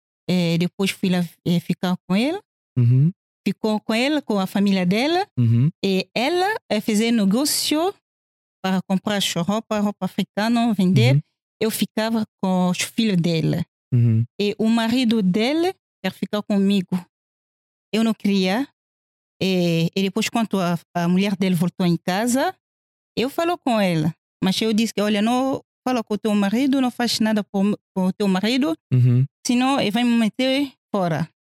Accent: DR Congo; now in Portugal; Eu saí do Congo e depois passou Congo Brazzaville. Congo Brazzaville e depois Mali, entrou Mali. Mali, Algéria. Algéria, Marrocos.

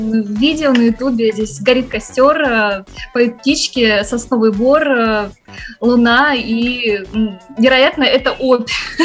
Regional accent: Novosibirsk, Novosibirsk Oblast, Russia; Я родилась в Новосибирске. Ну и, собственно говоря, выросла тоже в этом городе.

